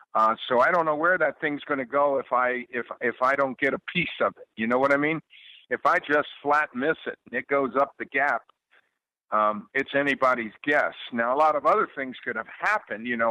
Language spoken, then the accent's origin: English; Baltimore, Maryland, United States; this Oriole team from my hometown is back in it